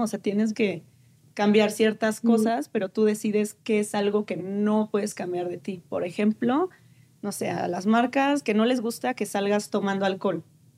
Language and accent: Spanish; Querétaro, Mexico; En la calle desde siempre y más en mi ciudad. Yo soy de Querétaro.